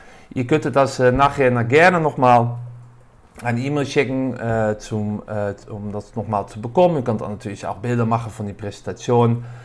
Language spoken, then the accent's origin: German; Netherlands; German is a second language; now in Düsseldorf, Germany; Ich bin von Venue Marketing, man hört das auch ein bisschen. Ich komme aus Holland, wohne seit Jahren in das schöne Düsseldorf.